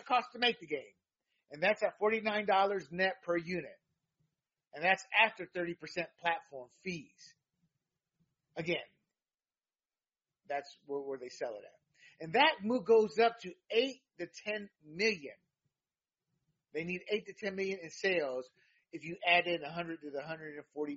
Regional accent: the South, United States; I'm a Latino, a lot of friends who are black. I grew up in the South, and we talk about this.

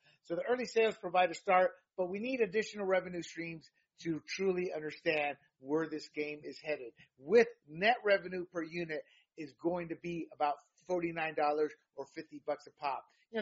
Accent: the South, United States; I'm a Latino, a lot of friends who are black. I grew up in the South, and we talk about this.

